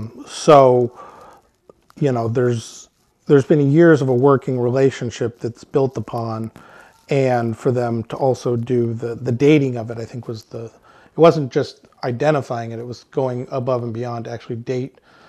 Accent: Anchorage, Alaska, United States; when I grew up in Anchorage

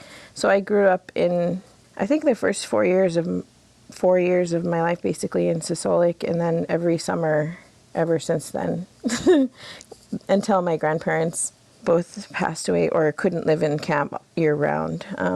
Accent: Kotzebue, Alaska, United States; also born or lived in Sisualik; I am from Kotzebue, Alaska.

